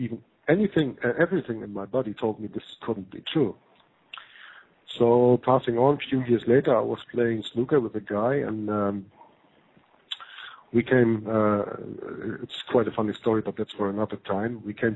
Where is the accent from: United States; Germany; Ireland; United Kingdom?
Germany; Hamburg; now in Belgium; because I'm originally from Germany, born in Hamburg.